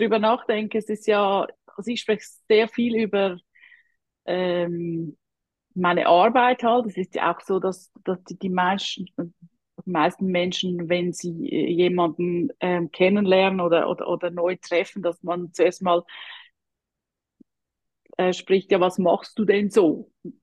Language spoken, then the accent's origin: German; Switzerland; Ich bin Schweizerin, das hört man wahrscheinlich. Die aus Deutschland kommen, die werden das merken, dass ich einen Akzent habe.